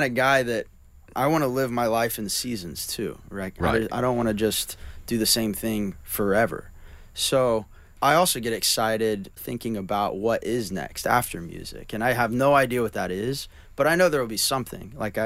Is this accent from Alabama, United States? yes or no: no; Oklahoma, United States; I was checking out of a store or something, and they were like, you talk different than we talk, and where are you from? It's like, I'm from Oklahoma.